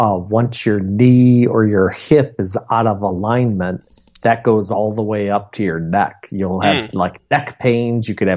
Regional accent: Indiana, United States; I was born and raised in Indiana, and I will say you're wrong.

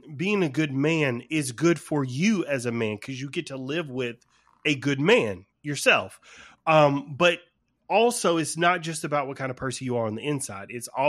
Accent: Georgia, United States; like I'm from Georgia, so I know plenty of people who hunt.

